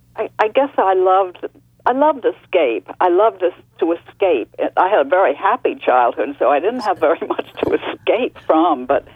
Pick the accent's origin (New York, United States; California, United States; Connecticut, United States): Connecticut, United States; New Haven; also born or lived in Boston, United States; I was born in Boston. My father was a Congregational minister. We had a church there. And then when I was 9, he was appointed to be chaplain at Yale University in New Haven.